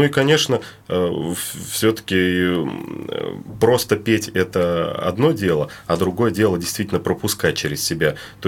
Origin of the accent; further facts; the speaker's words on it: Nizhny Novgorod Oblast, Russia; я вырос на Волге, как бы, то да, есть здесь, в тут Нижнем